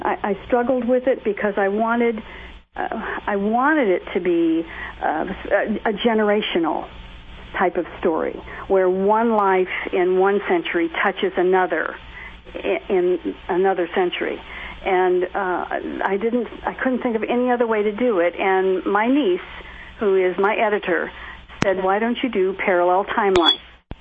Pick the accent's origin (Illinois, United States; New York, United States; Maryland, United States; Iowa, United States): Illinois, United States; Springfield; Well, I was born and raised in Springfield.